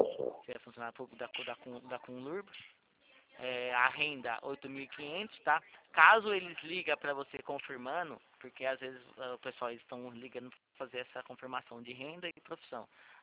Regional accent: São Paulo, Brazil; Sou de São Paulo

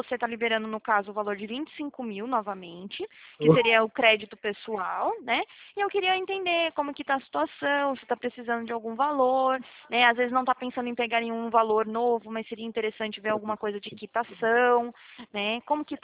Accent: Atibaia, São Paulo, Brazil; Eu sou daqui de Atibaia

